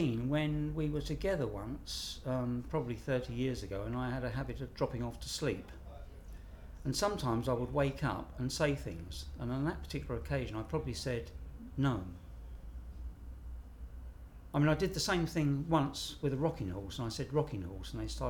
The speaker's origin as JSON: {"language": "English", "town": "Croydon", "region": "London", "country": "United Kingdom", "said": "I'm 63 and I come from Croydon."}